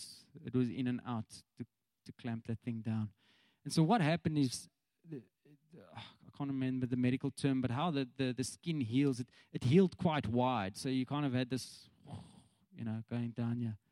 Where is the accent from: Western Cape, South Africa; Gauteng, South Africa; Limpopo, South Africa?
Western Cape, South Africa; Cape Town; and you know, I'm from Cape Town. I don't have anywhere to go.